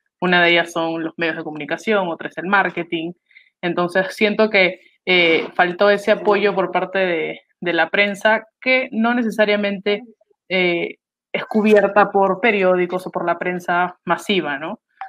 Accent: Peru; moved away; Yo, que soy peruana, pero estoy en el extranjero

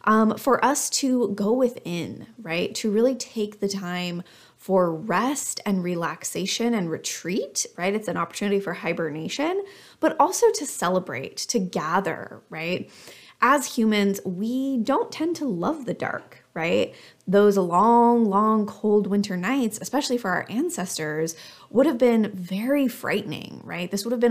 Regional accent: California, United States; as a Californian, that was definitely a very different experience than what I was accustomed to.

